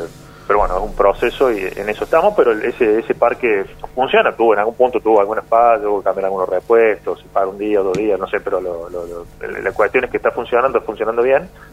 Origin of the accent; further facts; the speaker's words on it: Córdoba, Argentina; si bien yo soy cordobés